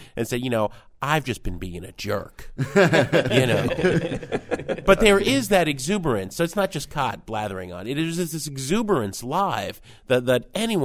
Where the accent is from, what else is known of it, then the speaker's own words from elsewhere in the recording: New Jersey, United States; I grew up in Jersey.